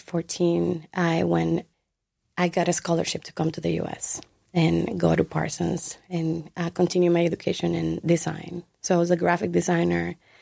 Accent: Santo Domingo, Distrito Nacional, Dominican Republic; Santo Domingo, which is the capital.

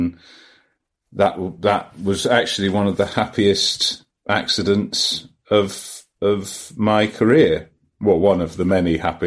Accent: England, United Kingdom; Oh, yes, I'm just English.

